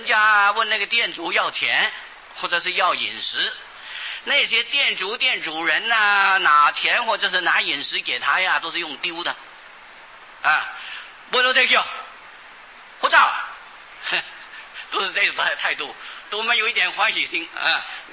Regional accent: China; 他们不像我们中国人呢、因为都是很冷，冬天冷呢

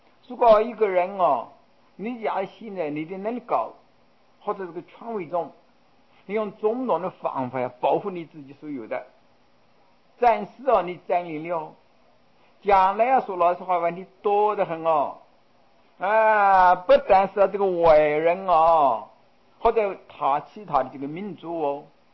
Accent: China; 我们中国人从前啊，以三万亩田或者几万亩田，他为富不仁啊

